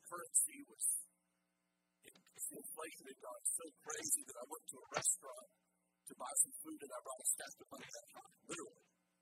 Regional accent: United States; During Thanksgiving, I'm thankful that I'm an American. I really am.

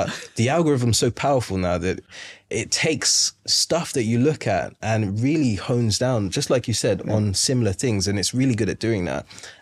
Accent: London, United Kingdom; I am from London. I love London

